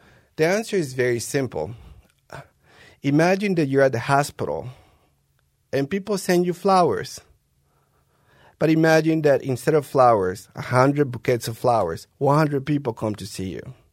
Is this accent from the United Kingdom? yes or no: no; Colombia; now in United States; In my case, I come from Colombia, and even having studied and, having jobs down there